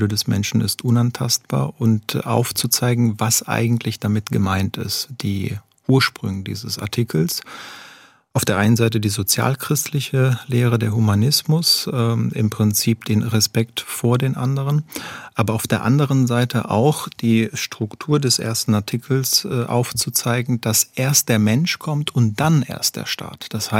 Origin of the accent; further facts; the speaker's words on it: Italy; ich komme ursprünglich aus Italien, da haben wir ähnliche Erfahrungen